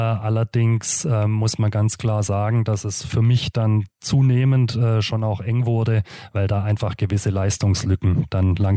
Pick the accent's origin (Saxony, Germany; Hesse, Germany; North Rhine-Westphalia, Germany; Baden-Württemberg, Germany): Baden-Württemberg, Germany; Stuttgart; Ich bin aufgewachsen in den Stadtteilen Stuttgart-Vaihingen und Rohr. Bin in Dürlewang auf die Grundschule gegangen und später dann aufs Hegel-Gymnasium in Stuttgart-Vaihingen.